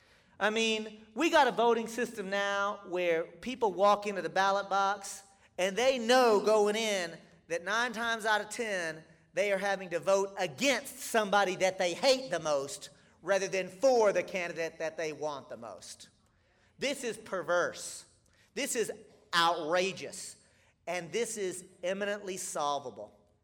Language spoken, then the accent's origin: English; Texas, United States; But I'm from Texas.